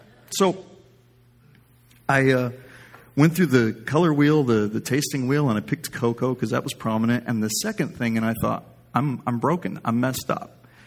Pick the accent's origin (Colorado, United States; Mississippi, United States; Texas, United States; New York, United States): Texas, United States; I mean, to me, food is food. I'm from Texas.